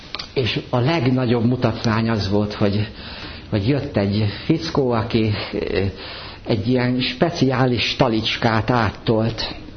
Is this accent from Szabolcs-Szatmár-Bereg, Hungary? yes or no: no; Kiskunfélegyháza, Bács-Kiskun, Hungary; Én Kiskunfélegyházán nőttem föl, ugye Kecskemét, ez nem messze egy 30 ezres kisváros